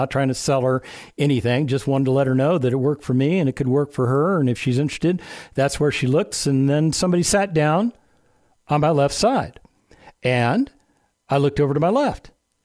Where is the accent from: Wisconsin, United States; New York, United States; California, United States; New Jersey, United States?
California, United States; as a kid, I grew up in an area very close to where he's currently living.